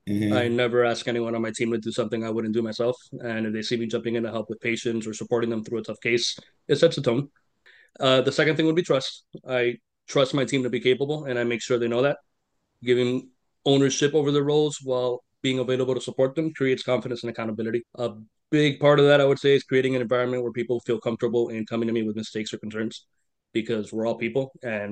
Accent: Miami, Florida, United States; I mean, I wasn't born here, but I came here as a baby. So it's the same thing to me.

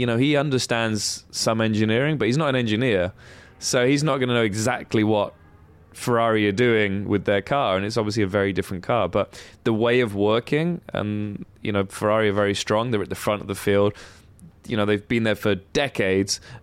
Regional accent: United Kingdom; being British

